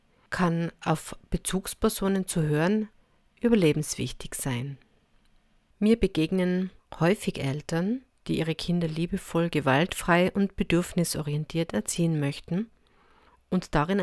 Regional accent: Tyrol, Austria; gerade ich bringe oft das Beispiel als Tirolerin natürlich vom Skifahren

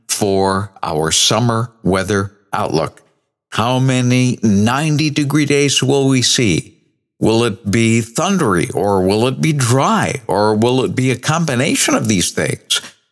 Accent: New Bedford, Massachusetts, United States; Even as a young boy growing up in New England in the 1960s and 1970s, my brother Denny and I rushed to the local New Bedford bookstore, Salt Marshes, on Purchase Street to buy the newly released edition of the Old Farmer's Almanac.

